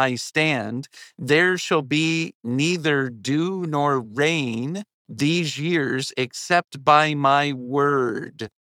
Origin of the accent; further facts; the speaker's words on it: Virginia, United States; Okay, I grew up in Virginia. I grew up in a Baptist Sunday school class. And all my life, my parents brought me to church.